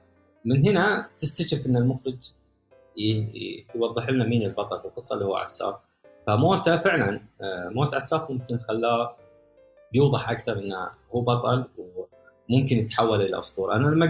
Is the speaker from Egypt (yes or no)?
no; Al-Ahsa, Eastern Province, Saudi Arabia; في المنطقة الشرقية في الأحساء، اللي أنا من الأحساء، منطقة اسمها الأحساء والأحساء، لهجتهم مختلفة تماما،